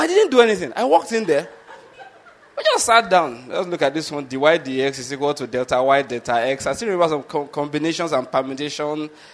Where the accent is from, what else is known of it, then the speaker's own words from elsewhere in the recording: Nigeria; first language Yoruba; English is a second language; You did Yoruba, which is my native language.